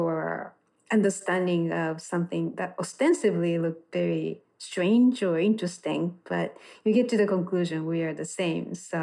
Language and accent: English; Japan; Well, because I grew up in Japan, I get that.